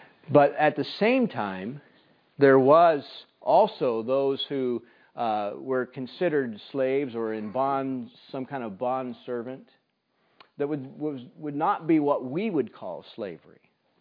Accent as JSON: {"language": "English", "country": "United States", "tie": "born or raised there", "said": "At least I know for myself, growing up in the United States, the word slavery brings one image to mind."}